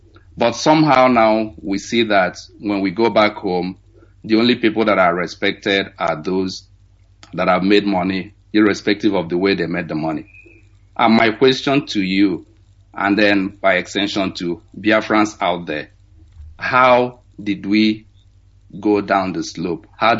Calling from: Lincoln, Nebraska, United States; I'm calling you from Lincoln, Nebraska, in the United States.

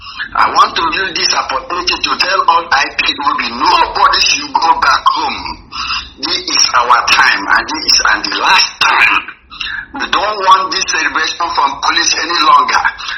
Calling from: Aba, Abia, Nigeria; I'm calling from Aba Oboe.

